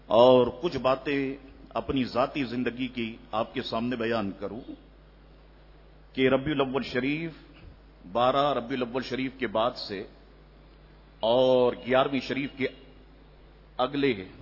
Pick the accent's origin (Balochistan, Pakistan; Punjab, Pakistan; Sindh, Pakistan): Sindh, Pakistan; Karachi; ہم تو کراچی میں پیدا ہوئے، کراچی کی سڑی گرمیاں ہم نے دیکھی،